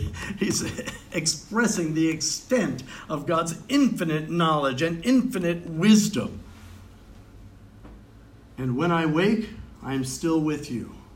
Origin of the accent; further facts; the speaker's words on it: New York, United States; well, I grew up in New York. My father's from the Dominican Republic.